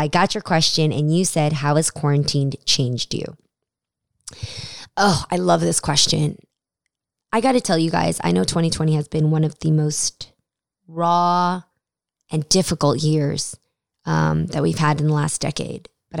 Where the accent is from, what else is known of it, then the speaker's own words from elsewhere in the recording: United States; being Asian American, I'm so thankful to understand all of my differences